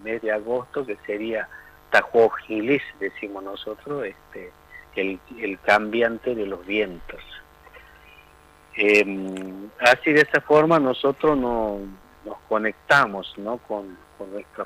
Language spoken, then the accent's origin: Spanish; Argentina